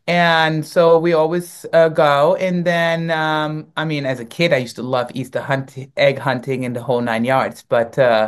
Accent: Berlin, Germany; I grew up in Berlin, Germany, West Berlin

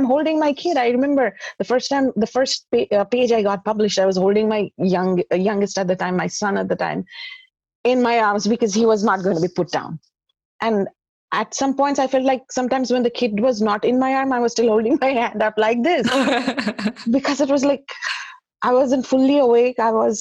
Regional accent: India; now in United States; Otherwise, I'm a girl from India who has a background in clinical psychology, here living in the States, staying at a stay-at-home mom with two kids.

